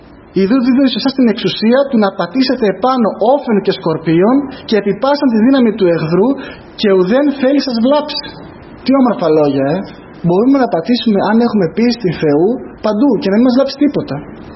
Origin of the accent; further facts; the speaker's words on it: Thessaloniki, Central Macedonia, Greece; Εγώ θυμάμαι όταν ήμουν μικρό στη Θεσσαλονίκη